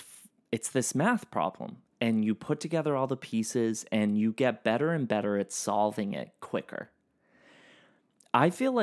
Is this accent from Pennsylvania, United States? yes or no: no; Boston, Massachusetts, United States; just growing up in Boston and growing up in like an Irish Catholic kind of dynamic